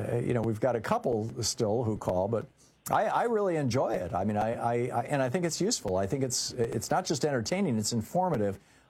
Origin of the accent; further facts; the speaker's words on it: Michigan, United States; There's apple trees all over Michigan. I grew up in Michigan